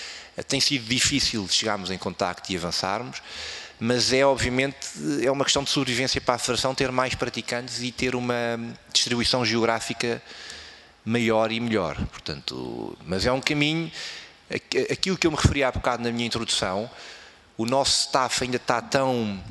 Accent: Portugal; como português

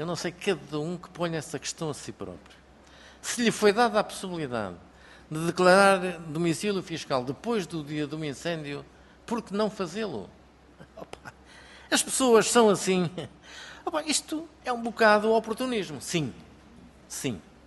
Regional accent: Oliveira do Hospital, Coimbra, Portugal; Eu sou de Oliveira do Hospital

